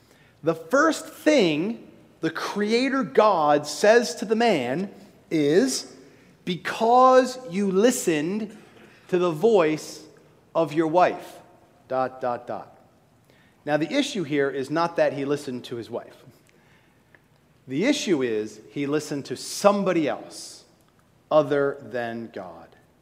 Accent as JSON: {"language": "English", "country": "United States", "tie": "born there", "said": "Even though my grandparents were born in other countries, I was born in America."}